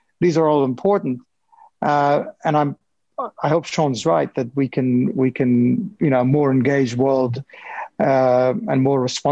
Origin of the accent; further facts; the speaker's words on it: Afghanistan; English is a second language; in my home country of Afghanistan